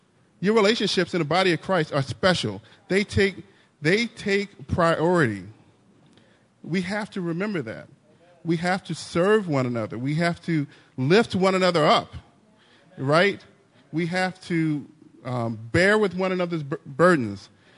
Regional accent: New Orleans, Louisiana, United States; I'm from New Orleans, right? All the schools that I applied to were out of state.

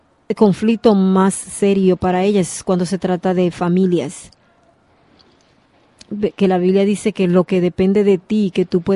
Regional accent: Alabama, United States; Yo crecí en Alabama, una de las ciudades más racistas en América.

